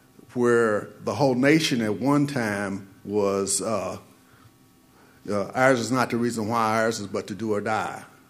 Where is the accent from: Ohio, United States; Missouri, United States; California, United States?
Missouri, United States; Kansas City; I come from Kansas City, where someone else comes from.